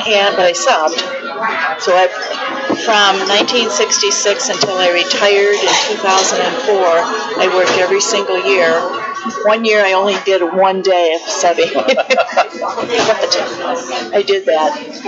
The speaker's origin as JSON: {"language": "English", "town": "Hutchinson", "region": "Minnesota", "country": "United States", "also_born_or_lived": "Montana", "moved": "as an adult", "said": "Have a good day. Originally from Minnesota, Hutchinson. I graduated from St. Olaf in 1966. I went out to Montana, got married and went to Montana."}